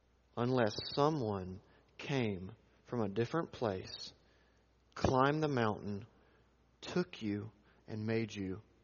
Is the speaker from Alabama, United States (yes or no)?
yes; Alabama, United States; Look, I'm from Alabama. I graduated from Auburn.